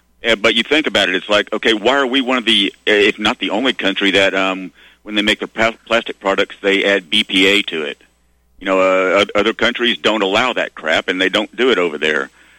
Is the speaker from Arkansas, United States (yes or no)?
yes; Arkansas, United States; You know, like I said, I grew up in Arkansas. I know people who actually knew the Clintons